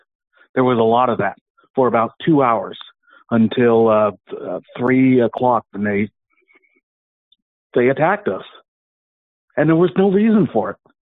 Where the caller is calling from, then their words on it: Washington, United States; from Washington.